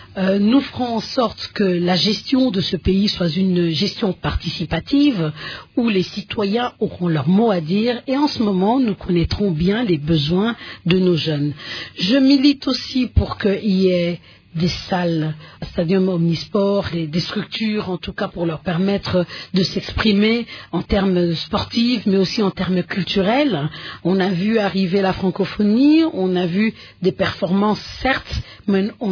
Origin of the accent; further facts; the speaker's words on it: DR Congo; produire demain différentes actions ou produits ou autres qui nous feront plaisir en tant que Congolais.